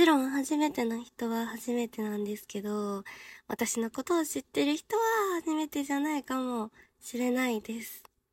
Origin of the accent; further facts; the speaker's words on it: Chiba, Japan; 出身地は千葉県出身です。